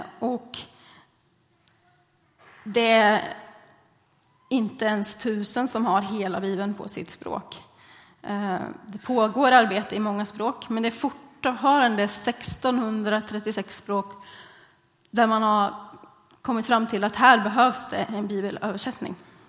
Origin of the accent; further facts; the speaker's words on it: Askeby, Östergötland, Sweden; Jag kommer från Askeby som ligger utanför Linköping. Där är jag född, uppvuxen. Där gick jag i söndagsskola och scouter i en liten missionskyrka.